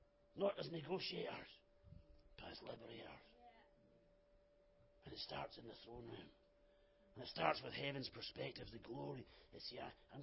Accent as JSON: {"language": "English", "region": "Scotland", "country": "United Kingdom", "accent": "Scottish", "said": "Most of the people in the meeting couldn't understand me anyway because they couldn't understand my Scottish accent."}